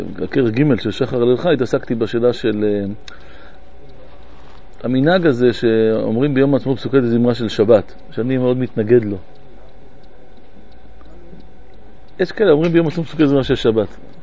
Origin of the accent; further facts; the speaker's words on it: Bat Yam, Tel Aviv District, Israel; אני גדלתי בבת ים